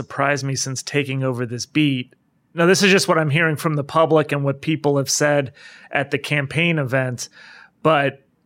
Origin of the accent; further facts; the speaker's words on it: Cincinnati, Ohio, United States; But I also grew up in Cincinnati. This is my hometown, so I love it.